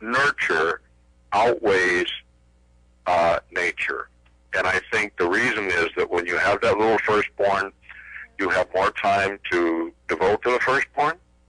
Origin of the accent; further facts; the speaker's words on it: New York, United States; We didn't have a car when I was a little boy growing up in Western New York State